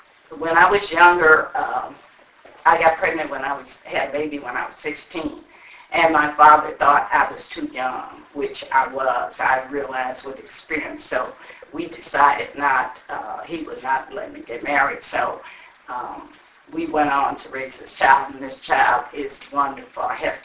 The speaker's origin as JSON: {"language": "English", "region": "Alabama", "country": "United States", "said": "I'm from Alabama, and I'm just grateful."}